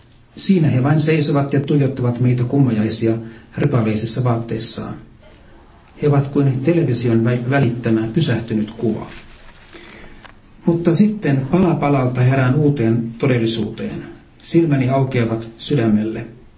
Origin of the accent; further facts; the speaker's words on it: Turku, Southwest Finland, Finland; ja olen Turusta lähtöisin. En ole syntynyt siellä, mutta asunut lähes parikin vuotta. Mä synnyin kristittyyn perheeseen